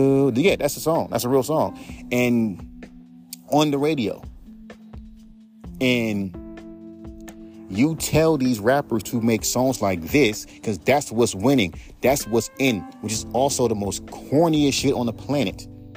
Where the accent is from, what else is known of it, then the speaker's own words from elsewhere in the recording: West Coast, United States; I'm from the West Coast, by the way.